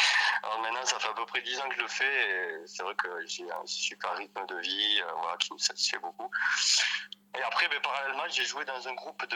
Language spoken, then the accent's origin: French; Lannemezan, Occitanie, France; j'ai 36 ans. Je suis originaire de Lannemezan, c'est une petite ville au pied des Pyrénées.